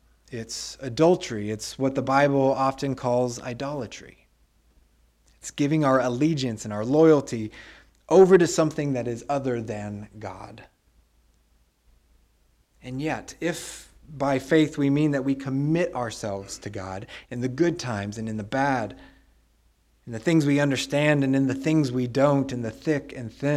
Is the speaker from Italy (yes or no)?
no; Texas, United States; Now, I love to swim, especially growing up in Texas. It is hot.